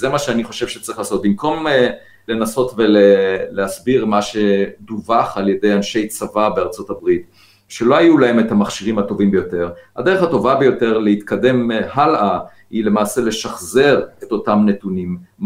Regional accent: Beit Hanan, Central District, Israel; אני נולדתי במושב בית חנן, גדלתי על רקע אסיפת ביצים כל יום אחרי הצהריים

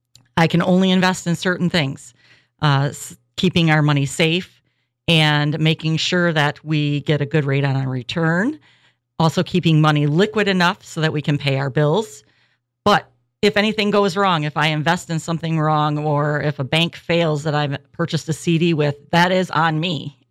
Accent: Grand Haven, Michigan, United States; So I was born and raised in Grand Haven. I've lived in Ottawa County for most of my life. I graduated from Grand Haven High School

